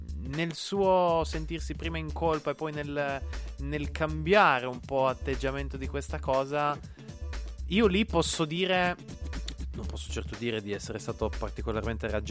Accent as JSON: {"language": "Italian", "region": "Piedmont", "country": "Italy", "said": "Siamo due piemontesi, né? Però non siamo di Biella."}